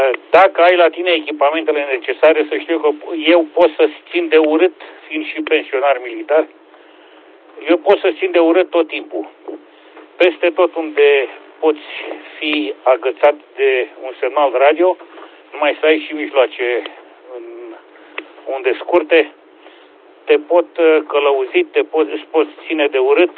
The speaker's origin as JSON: {"language": "Romanian", "town": "Câmpulung Moldovenesc", "region": "Suceava County", "country": "Romania", "said": "sunt din Câmpul Lung, Moldovenesc, județul Suceava."}